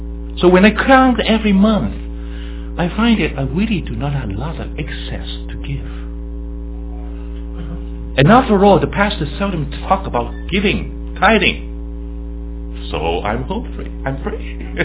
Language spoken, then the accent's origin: English; Hong Kong; moved away as an adult; now in United States; You know, Shirley and I came from Hong Kong, and I still studied my PhD degree, and then after graduation, I came to Carolina to teach.